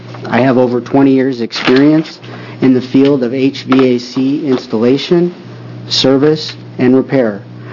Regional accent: Portland, Oregon, United States; I'm from Portland, Oregon.

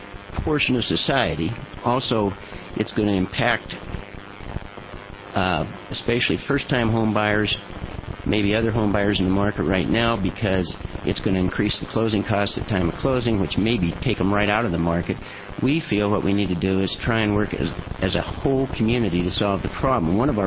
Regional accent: Ashland, Oregon, United States; now in Medford, United States; I grew up in Ashland, born there, went through K through 12, graduated from SOU, 4 years of college there, moved to Medford in 74.

